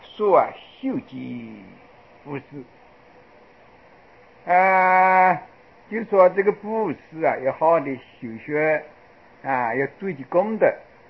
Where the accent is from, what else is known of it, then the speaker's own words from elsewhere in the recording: China; 这一点啊，我们中国人要注意啊。